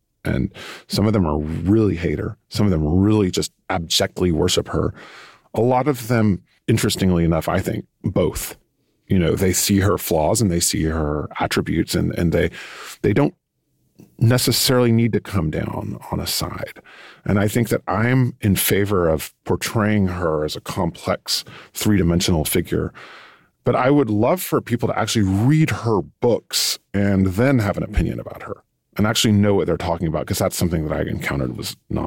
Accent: Texas, United States; also born or lived in Europe; So I've lived in Europe for most of my life, well, half my life. I come from Texas.

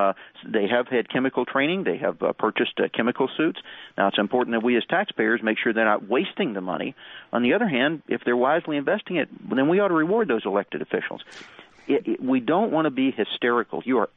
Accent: Texas, United States; Now, I'm from Texas, and there's an old tradition in Texas that goes back 150 years that if you have a problem, you look first to your local neighbor.

